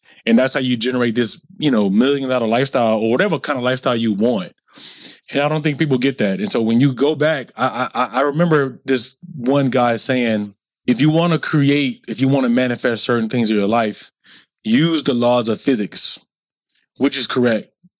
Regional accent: the South, United States; because of my skin color and because of me growing up in the South

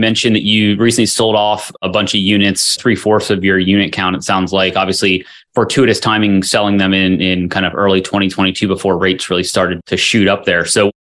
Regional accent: Northeast, United States; now in Austin, United States; It's over 100 degrees in late July in Texas, and I grew up in the Northeast, so less humid, but just super hot down

